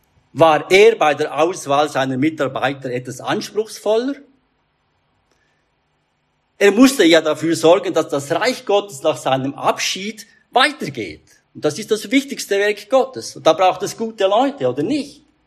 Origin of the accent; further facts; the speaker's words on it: Thuringia, Germany; wahrscheinlich so wichtig wie Thüringen, wo ich herkomme, für die Wiener ist.